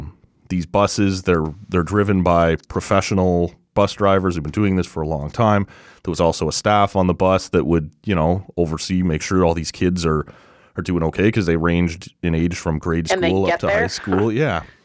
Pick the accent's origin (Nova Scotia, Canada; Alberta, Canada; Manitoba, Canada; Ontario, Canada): Ontario, Canada; Oshawa; So I grew up in Oshawa, and this place was in Brantford, about 2 hours west. And so for my first several years, I left home at 12 years old in grade 7 to go and go to school there.